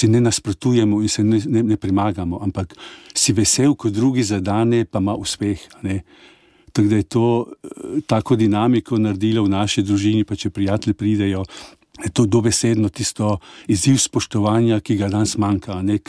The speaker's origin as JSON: {"language": "Slovenian", "region": "Carinthia", "country": "Austria", "tie": "born or raised there", "also_born_or_lived": "Klagenfurt / Salzburg", "said": "Odraščal sem v Podjuni na avstrijskem Koroškem"}